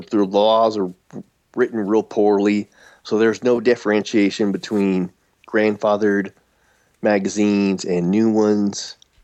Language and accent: English; Colorado, United States; I'm a combat medic, and I recently just moved back to my home state of Colorado.